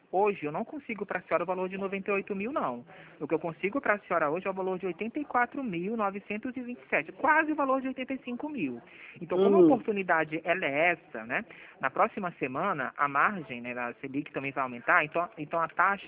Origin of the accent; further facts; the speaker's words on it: Rio de Janeiro, Brazil; Não, sou aqui do Rio também. Nosso escritório é aqui no centro, eu moro em Ramos.